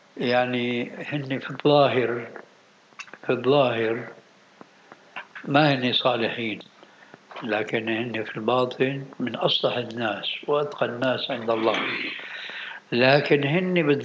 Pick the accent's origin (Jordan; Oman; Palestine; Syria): Syria; أهلا وسهلا ومرحبا من الكلام هذا المعروف عندنا في الشام